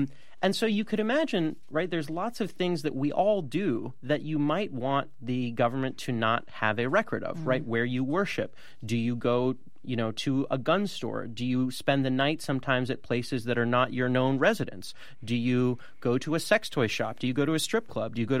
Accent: Santa Monica, California, United States; my hometown of Santa Monica, California

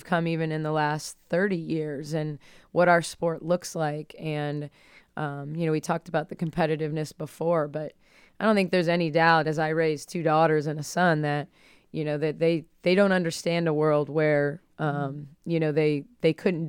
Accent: Wisconsin, United States; also born or lived in Iowa; I grew up in Wisconsin and in Iowa

